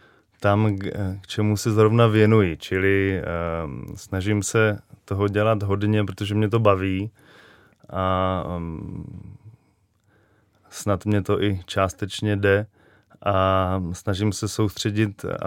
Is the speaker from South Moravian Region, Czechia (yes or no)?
yes; Brno, South Moravian Region, Czechia; also born or lived in Kyjov; now in Prague, Czechia; Vyrůstal jsem v Brně a teďka již delší dobu na dny žiju v Praze.